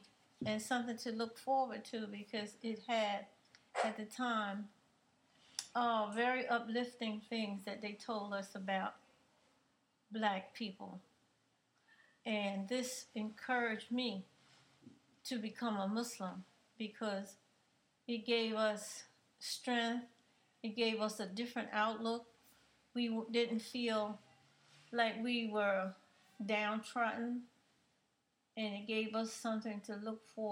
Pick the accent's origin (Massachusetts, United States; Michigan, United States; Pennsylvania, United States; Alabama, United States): Alabama, United States; I'm from Alabama, down there in the country where we were very much Christians, and we knew what the type of life we lived, being black in the South.